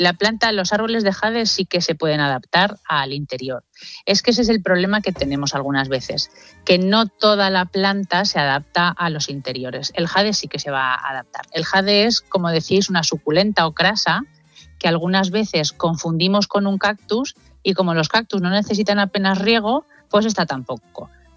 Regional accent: Cuenca, Castilla-La Mancha, Spain; yo que soy de Cuenca, pues imagínate la de plantas que te encuentras

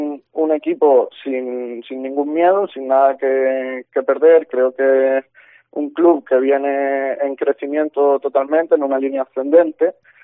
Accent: Tenerife, Canary Islands, Spain; soy de allí, es el equipo de mi ciudad, yo soy de Tenerife, así que sí, de aquí no soy.

